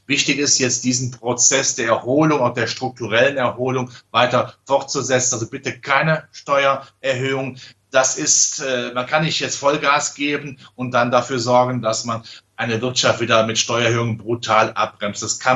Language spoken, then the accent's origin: German; Rhineland, Germany; Ja, ich als Rheinländer kenne den alten Schlager natürlich.